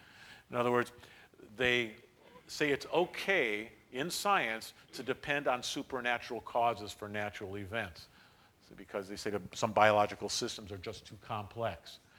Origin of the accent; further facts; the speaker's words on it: Ohio, United States; You know, I'm from Ohio, and we do it by district.